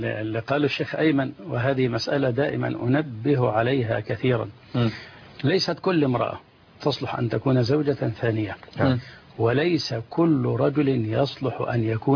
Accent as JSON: {"language": "Arabic", "region": "Dakahlia", "country": "Egypt", "tie": "born there", "also_born_or_lived": "Giza / Yemen / Saudi Arabia", "said": "ولدت في محافظة الدقهلية، ثم انتقلت إلى محافظة الجيزة فأقمت بها منذ سنة 70 ميلادية"}